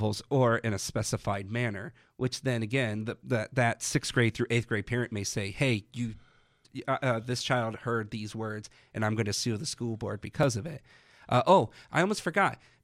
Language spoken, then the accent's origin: English; Virginia, United States; I grew up in Virginia, so I had to sign a permission slip every single year